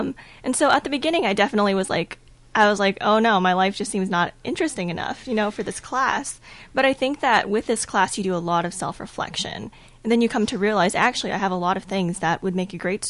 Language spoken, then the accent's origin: English; Texas, United States; I'm from Texas.